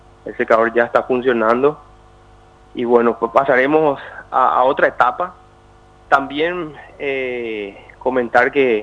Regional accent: Paraguay; somos todos los paraguayos

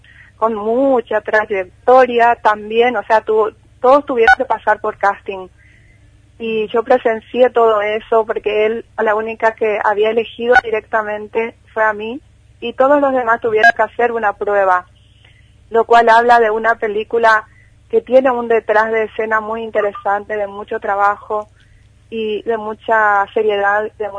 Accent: Asunción, Paraguay; moved away as an adult; also born or lived in General Artigas; now in Buenos Aires, Argentina; General Artigas se llama el lugar, está a 360 kilómetros de Asunción, ahí nací, luego estudié parte de la primaria y la secundaria en Asunción y luego me vine a Buenos Aires a estudiar a la universidad.

